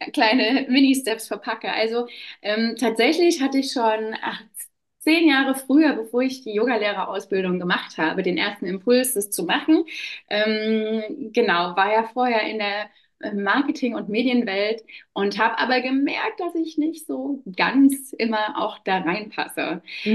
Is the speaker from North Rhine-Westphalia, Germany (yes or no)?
no; Leipzig, Saxony, Germany; moved away as an adult; also born or lived in Munich; now in Berlin, Germany; Ich komme ursprünglich aus Leipzig und bin dann nach dem Studium beruflich quasi ausgewandert über mehrere Stationen, München, dann nach Berlin gekommen.